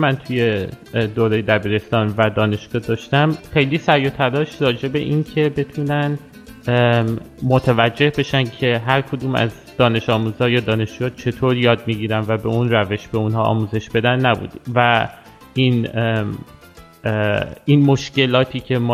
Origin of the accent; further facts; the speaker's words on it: Tehran, Tehran Province, Iran; من توی تهران به دنیا اومدم و بزرگ شدم، ولی خانوادم اهل تبریزم، واسه همین از زبان شیرین ترکی هم خیلی بلدم.